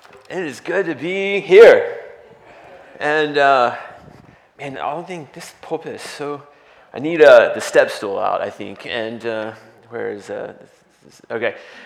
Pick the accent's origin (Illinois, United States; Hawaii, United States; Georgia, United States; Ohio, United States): Georgia, United States; so I grew up in Northwest Georgia. Small town, a little bit bigger than Paulding, but in Northwest Georgia.